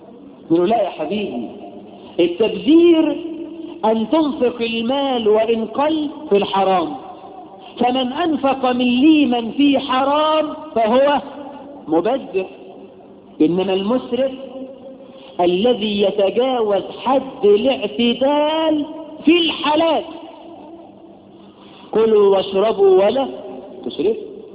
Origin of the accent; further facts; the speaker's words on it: Egypt; واحنا عندنا في مصر الحريم